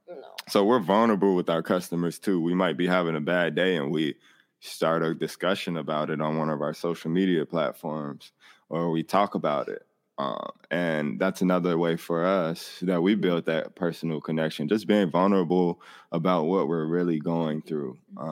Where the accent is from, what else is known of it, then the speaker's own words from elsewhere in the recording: Chicago, Illinois, United States; I have a past growing up in Chicago.